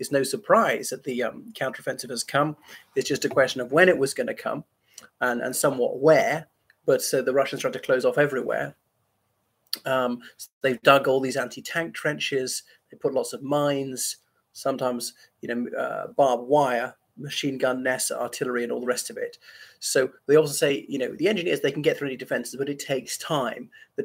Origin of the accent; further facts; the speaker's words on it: Ireland; from Ireland.